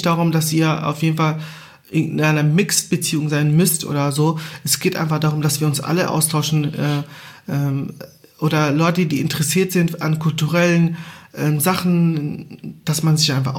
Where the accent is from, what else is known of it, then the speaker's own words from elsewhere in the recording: Angola; first language Portuguese; German is a second language; Portugiesisch ist eigentlich meine Muttersprache, die Amtssprache in Angola, die meine Mutter auch kann.